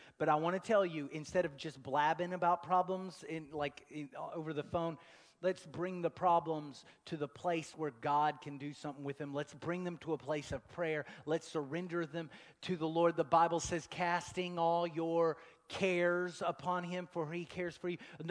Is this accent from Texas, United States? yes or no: yes; Texas, United States; I'm a Texan trying to speak Greek, y'all.